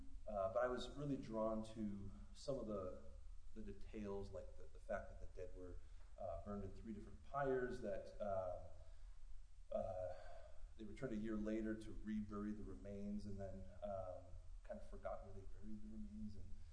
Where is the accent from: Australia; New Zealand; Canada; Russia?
Canada; now in United States; So basically, I found myself living in Texas, newly married. I grew up in Canada